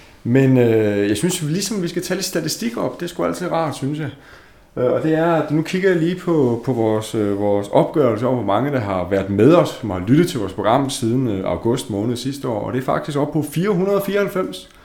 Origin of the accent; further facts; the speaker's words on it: Jutland, Denmark; Jylland er også okay. Jeg er selv jyde.